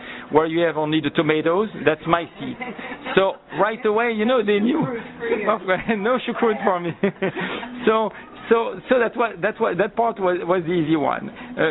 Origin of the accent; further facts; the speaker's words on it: Paris, Île-de-France, France; English is a second language; And I was raised in Paris